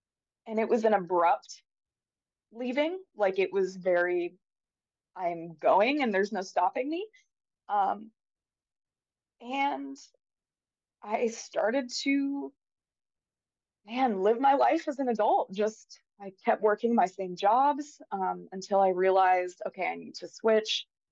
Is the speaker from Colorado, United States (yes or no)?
yes; Denver, Colorado, United States; I was also at school at the Community College of Denver, because I grew up in Denver.